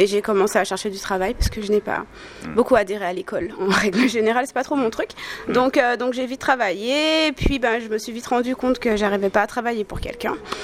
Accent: Martinique, France; also born or lived in Bondy / French Guiana; Je suis arrivée en Martinique, je devais avoir 4-5 ans.

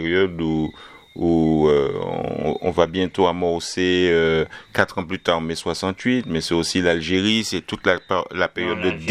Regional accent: Martinique, France; en tant que Martiniquais, je suis un gaulliste Martiniquais, quoi.

